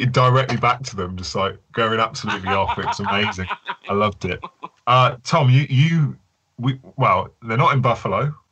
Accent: Birmingham, West Midlands, United Kingdom; I grew up near Birmingham

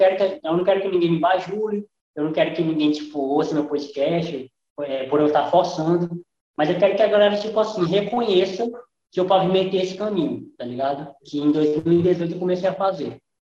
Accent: Acre, Brazil; eu tenho muito orgulho na minha terra, do Acre, da minha cidade. E eu sempre falo isso, né? Eu sou um podcast acreano, porque eu levanto o pessoal daqui, eu levanto a galera daqui.

